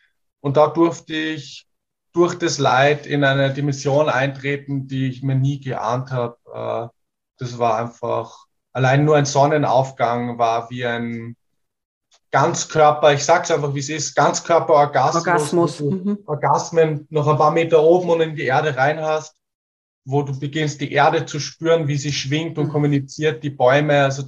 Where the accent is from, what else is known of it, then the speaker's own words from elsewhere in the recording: Portugal; da war ich schon als 7, 8-Jähriger, wie wir sind in der Pampa in Portugal aufgewachsen